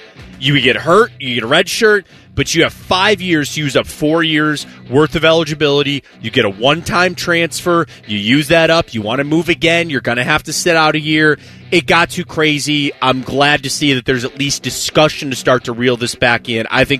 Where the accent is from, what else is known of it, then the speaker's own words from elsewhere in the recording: Ohio, United States; Like, I grew up in Northeast Ohio. I played high school football.